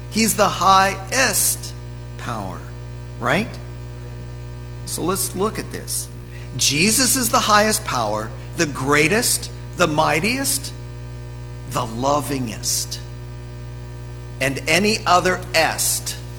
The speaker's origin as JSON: {"language": "English", "town": "Denver", "region": "Colorado", "country": "United States", "tie": "born or raised there", "also_born_or_lived": "Beulah, United States / Medicine Lake, United States", "said": "I grew up in Denver, Colorado, and I served a church in Beulah, North Dakota for 20 years. I served a church in Medicine Lake, Montana for 4 years, 400 people."}